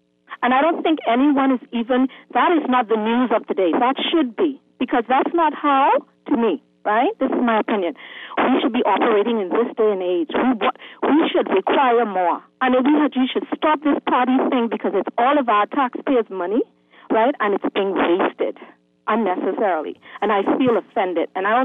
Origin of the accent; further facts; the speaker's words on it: Eight Mile Rock, Grand Bahama, Bahamas; also born or lived in West End; now in Nassau, Bahamas; I was born in West End. I grew up in 8 Mark, went to 8 Mark High School. I live in Nassau right now, but I visit home often.